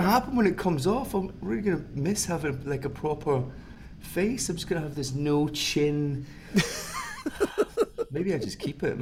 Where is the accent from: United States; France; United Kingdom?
United Kingdom; Ayr, Scotland; So I'm from Ayr, and that was sort of where my, you know, topic was going to take me today.